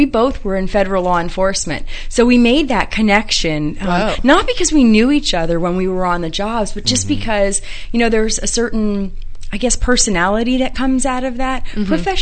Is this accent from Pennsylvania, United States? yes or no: yes; Allentown, Pennsylvania, United States; also born or lived in various US states; No, I grew up in Pennsylvania, in Allentown, Pennsylvania.